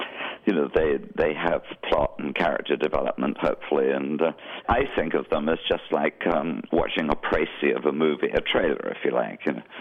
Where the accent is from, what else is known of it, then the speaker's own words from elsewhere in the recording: Bournemouth, South West England, United Kingdom; I was at a concert in my hometown of Bournemouth when I was a teenager